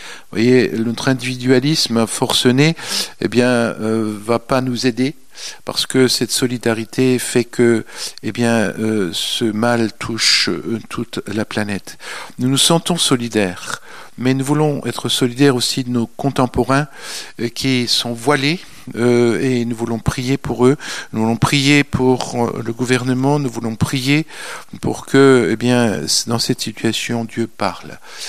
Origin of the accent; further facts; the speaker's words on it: France; De la même manière qu'aujourd'hui, chez nous en France, c'est la déesse raison à laquelle la France a été consacrée